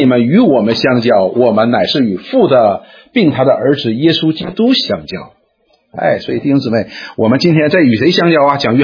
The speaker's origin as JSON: {"language": "Chinese", "region": "Northeast China", "country": "China", "said": "大概好像我们东北人叫大妖母"}